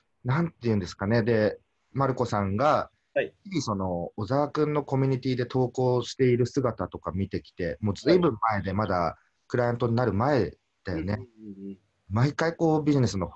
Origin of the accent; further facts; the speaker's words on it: Okayama, Japan; 人生初のじゃあセミナー講師を地元岡山でやりましょうとか